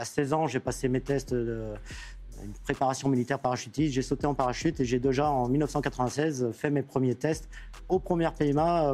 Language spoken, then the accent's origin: French; Angers, Pays de la Loire, France; born there; Et je vis au Pays Basque. Donc, le Breton basque, il n'est même pas basque, parce que je suis né à Angers, dans le Maine-et-Loire.